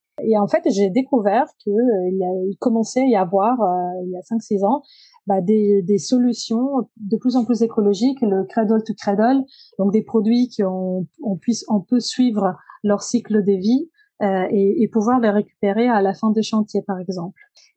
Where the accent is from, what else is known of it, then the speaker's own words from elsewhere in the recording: Italy; accent: Italian; French is a second language; now in France; Et comme donc je suis italienne, peut-être ça s'entend de mon accent